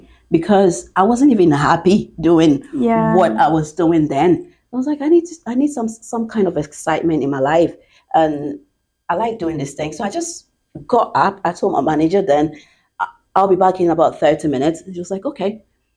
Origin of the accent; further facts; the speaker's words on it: Ghana; moved away as an adult; now in Northern Ireland, United Kingdom; Yeah, so I grew up in Ghana, born and bred it, proudly Ghanaian. And I fell in love and relocated to the UK.